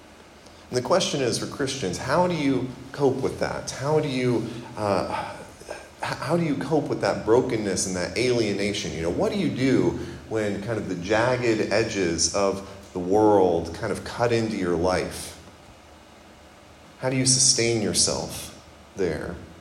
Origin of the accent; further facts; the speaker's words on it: Kenya; now in United States; growing up in Kenya and then coming back to the U.S. and feeling like when I was in Kenya, you know, it wasn't quite home